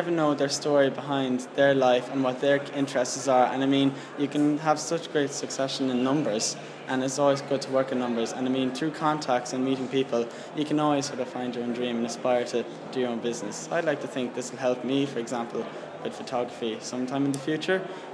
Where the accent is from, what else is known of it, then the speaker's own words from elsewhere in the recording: Leinster, Ireland; I'm from County Leash, down the country.